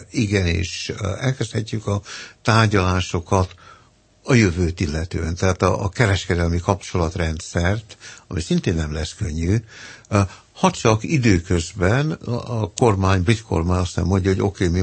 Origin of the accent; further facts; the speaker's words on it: Scotland, United Kingdom; Én történetesen megértem, mert én Skóciában nőttem fel, és a két akcentus elég közel áll egymáshoz.